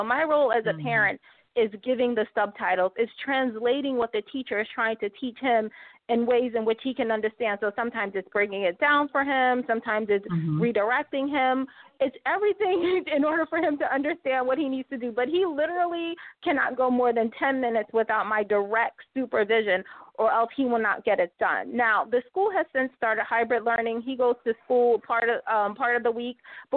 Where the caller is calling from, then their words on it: Delaware, United States; I'm calling from Delaware, so not New York, although I'm a New Yorker at heart and forever.